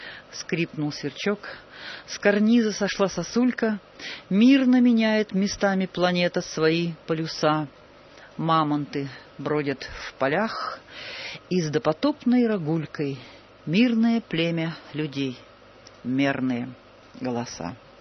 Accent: Kolpashevo, Tomsk Oblast, Russia; Я из Колпашева, и мои земляки сделали подборку.

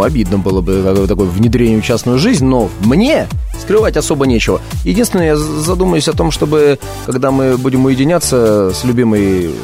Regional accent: Georgia; Ведь я грузин

